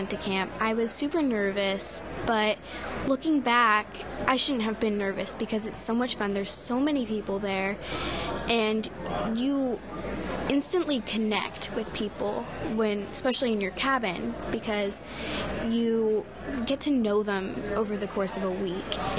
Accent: California, United States; I am 12 years old and I'm from California.

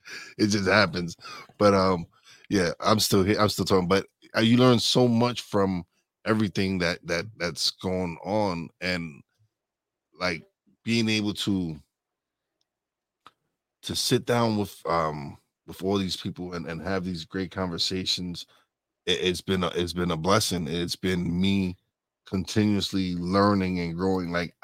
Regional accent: Brooklyn, New York, United States; Because I'm like, man, I would have never, I'm a kid from Brooklyn. I don't know celebrities like that.

